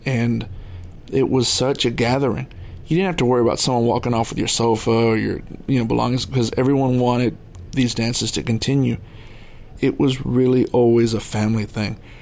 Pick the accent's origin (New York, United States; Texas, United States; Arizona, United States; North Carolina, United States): Texas, United States; Austin; I was raised here in East Austin